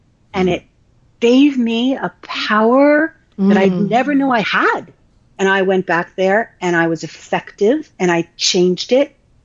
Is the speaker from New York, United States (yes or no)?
yes; New York City, New York, United States; I grew up in New York City. I'm Jewish by birth, but we didn't practice.